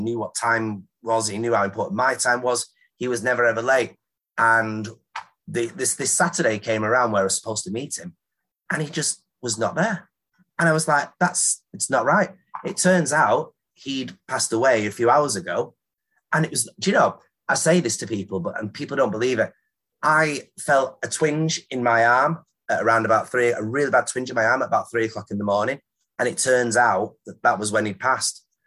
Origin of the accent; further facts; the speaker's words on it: Canary Islands, Spain; nobody knew who I was other than I was this … from Gran Canaria. That's all they used to do … from Gran Canaria.